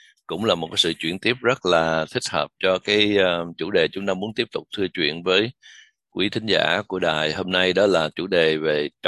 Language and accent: Vietnamese; Saigon, Ho Chi Minh City, Vietnam; tôi còn nhớ lúc còn nhỏ mà ở Sài Gòn tôi hay đi học trên con đường